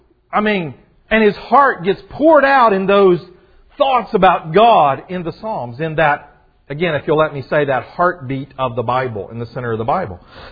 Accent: Kentucky, United States; I remember growing up in Kentucky in my boyhood years, I was one of those boys.

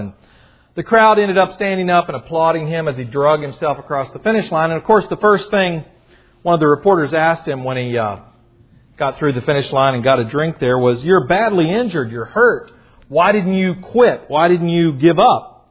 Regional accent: Kentucky, United States; You know, I remember as a boy growing up in Kentucky in 1968, I would have been 13 years old.

